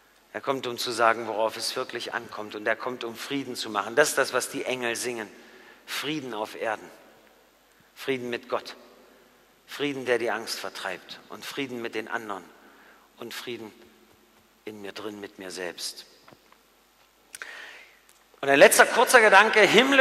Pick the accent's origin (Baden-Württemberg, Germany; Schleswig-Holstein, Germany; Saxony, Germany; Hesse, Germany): Saxony, Germany; meine Mama, ja, und meine Oma, wir kommen aus dem Erzgebirge.